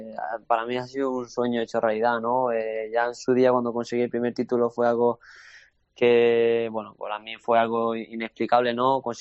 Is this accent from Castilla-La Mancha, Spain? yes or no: yes; Gerindote, Castilla-La Mancha, Spain; Tengo la suerte de, como dice el refrán, ¿no?, de ser profeta en mi tierra y bueno, ya no solamente de Gerindote, sino de Toledo y Castilla-La Mancha.